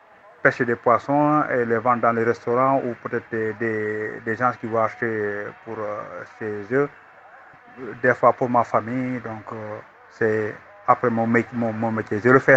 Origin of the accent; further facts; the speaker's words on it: Senegal; Je suis sénégalais et je plonge dans un petit village qui s'appelle Ngor.